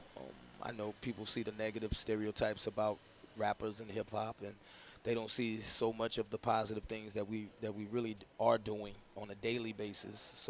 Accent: St. Louis, Missouri, United States; Well, I mean, growing up in St. Louis, you know, baseball is like number one, you know.

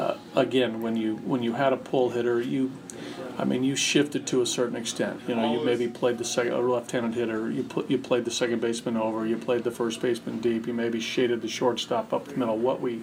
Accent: San Diego, California, United States; I lived there to coach my hometown team was, pretty special stuff

